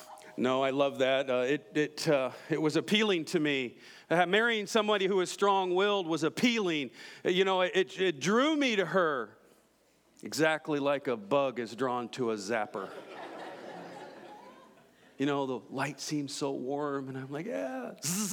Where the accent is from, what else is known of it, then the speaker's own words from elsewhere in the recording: Iowa, United States; Hey, so I'm from Iowa.